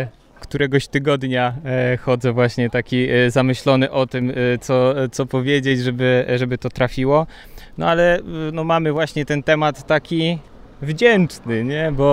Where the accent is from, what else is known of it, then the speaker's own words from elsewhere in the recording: Brzeźnio, Łódź Voivodeship, Poland; No właśnie z racji tego, że pochodzę z parafii Brzeźnio